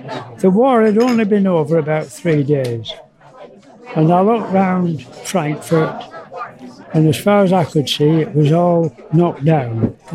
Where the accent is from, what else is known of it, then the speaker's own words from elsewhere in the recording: Oldham, North West England, United Kingdom; I come from Oldham in Lancashire.